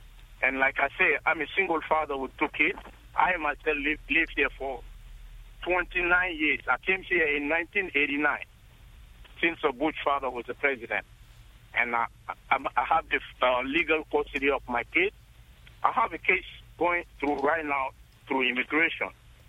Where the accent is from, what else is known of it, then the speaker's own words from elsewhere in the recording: Mali; now in United States; I'm from Mali, West Africa. And I live here.